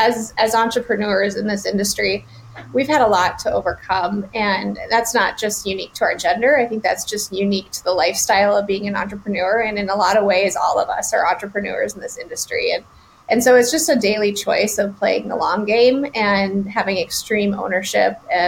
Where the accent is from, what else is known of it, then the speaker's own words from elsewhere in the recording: North Dakota, United States; working with my home state exporters in North Dakota.